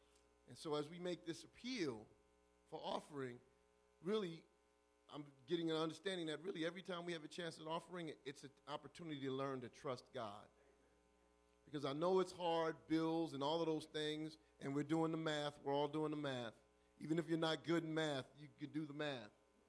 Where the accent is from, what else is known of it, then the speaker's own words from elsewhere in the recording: New York, United States; I grew up in New York when you used to be able to go and buy a 25 cents would buy you a slice of pizza.